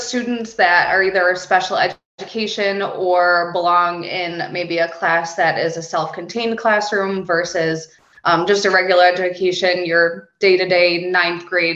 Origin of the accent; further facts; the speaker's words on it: Wilson, New York, United States; I am from Wilson, which is just about as close as you can get to Canada without swimming.